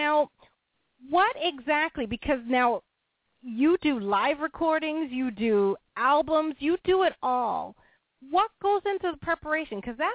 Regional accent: Toronto, Ontario, Canada; But I was very proud because Toronto is where I'm from. I grew up in Toronto, and this is where I am now.

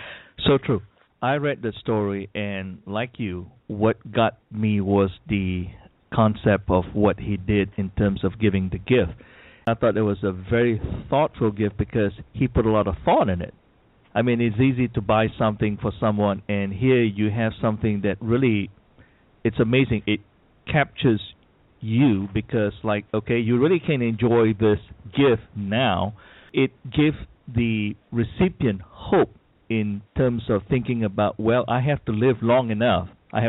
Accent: Malaysia; moved away as an adult; now in United States; I grew up in Malaysia. I spent my first 18 years in Malaysia.

